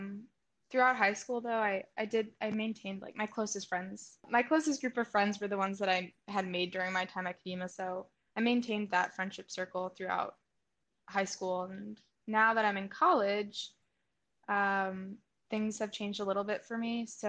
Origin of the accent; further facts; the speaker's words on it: Buffalo, New York, United States; I grew up in Buffalo. I went to Kadima from kindergarten until eighth grade. And during that time, obviously, I went to Jewish day school.